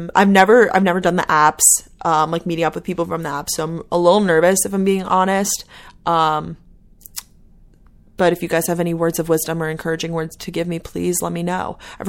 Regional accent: Long Island, New York, United States; I'm from Long Island, New York. I went to the University of Georgia.

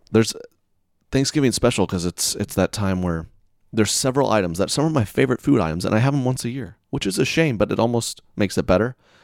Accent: the South, United States; You know, I'm from the South. We're getting the whole shebang.

